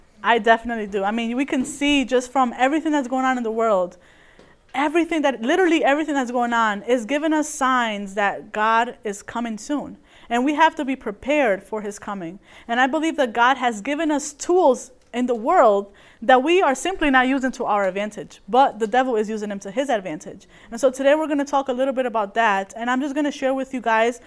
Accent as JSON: {"language": "English", "town": "Bridgeport", "region": "Connecticut", "country": "United States", "said": "I come from Connecticut, and the city that I live in, or that I lived in, is Bridgeport. And Bridgeport is known to be one of the most dangerous cities in the United States."}